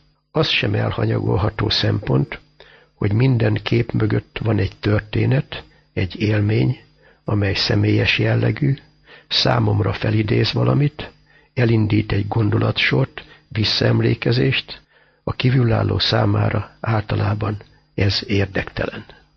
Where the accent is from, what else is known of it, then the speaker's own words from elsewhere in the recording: Hajdúsámson, Hajdú-Bihar, Hungary; born there; visszatérjen ugyanoda, pontosabban Hajdúsámsonba, szülőfalumba, ma már város.